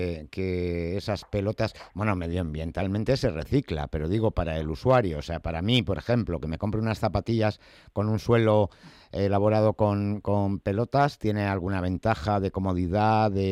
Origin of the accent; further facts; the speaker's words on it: Madrid, Community of Madrid, Spain; los de Madrid somos como los de Bilbao, que nacemos donde nos da la gana